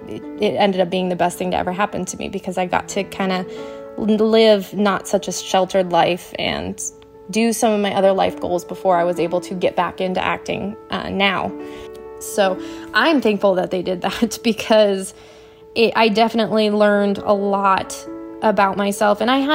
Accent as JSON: {"language": "English", "region": "Michigan", "country": "United States", "moved": "yes"}